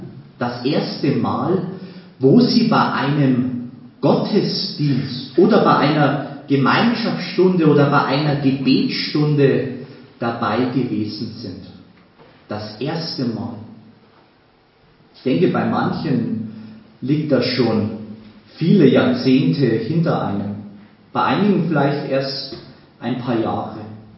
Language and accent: German; Berching, Bavaria, Germany; Gar nicht weit weg von hier in Berching, wo ich aufgewachsen bin